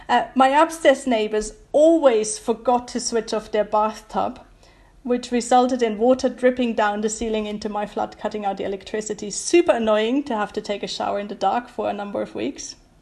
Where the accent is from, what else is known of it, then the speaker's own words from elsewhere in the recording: Germany; English is a second language; now in United Kingdom; I have to admit that I'm quite bad at being a British citizen. Not because I haven't got the passport and all. It's because my default thinking is still that I'm German, and so I behave like a German.